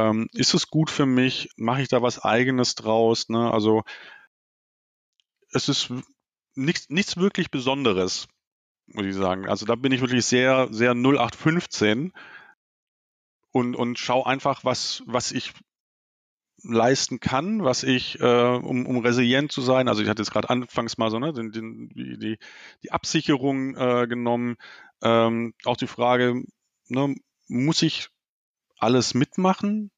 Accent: Baden-Württemberg, Germany; born there; als gebürtiger Schwabe

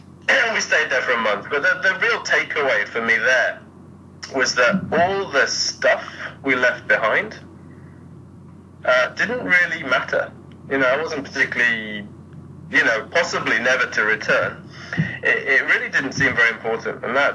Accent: England, United Kingdom; also born or lived in Germany / Spain; now in Japan; So my parents are British. I was born in Germany, lived there for a couple of years. So I left when I was two. Went back to England for a bit, then moved to Spain for 8 years. So I was there for elementary school. Then went to England for high school and university.

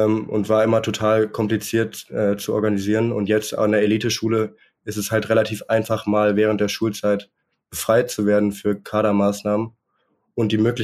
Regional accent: Hanover, Lower Saxony, Germany; Nee, also ich komme aus Hannover

